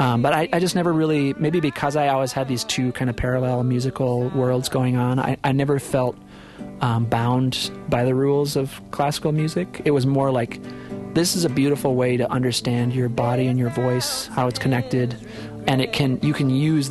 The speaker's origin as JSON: {"language": "English", "town": "Amery", "region": "Wisconsin", "country": "United States", "tie": "born or raised there", "said": "Yeah, like you said, I grew up in Amory, Wisconsin, which is a little town, and there isn't really a tradition of kids making bands for as long as I can remember."}